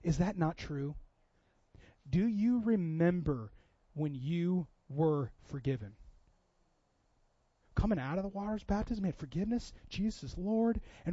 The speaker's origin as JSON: {"language": "English", "town": "Auburn", "region": "Washington", "country": "United States", "tie": "born or raised there", "said": "I grew up in Auburn, Washington, which is where the Green River runs through."}